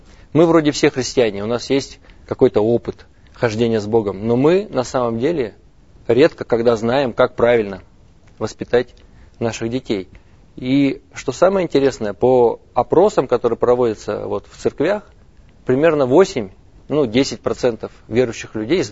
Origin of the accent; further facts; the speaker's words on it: Nizhny Novgorod, Nizhny Novgorod Oblast, Russia; Я из Нижнего Новгорода. … Я помощник пастора в церкви Часовни на Голгофе, Нижний Новгород.